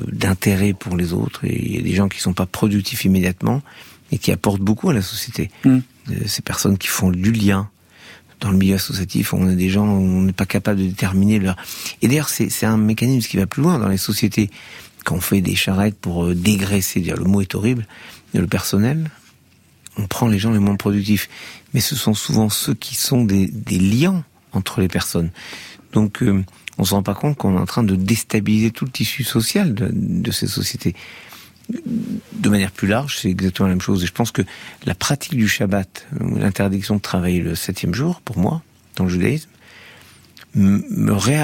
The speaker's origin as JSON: {"language": "French", "country": "France", "said": "Je suis français"}